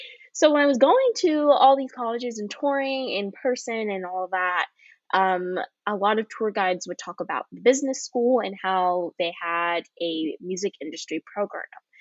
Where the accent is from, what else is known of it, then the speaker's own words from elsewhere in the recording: Chicago, Illinois, United States; I'm originally from Chicago, and Chicago is just a very music-centric city. So I grew up going to concerts and tiny little festivals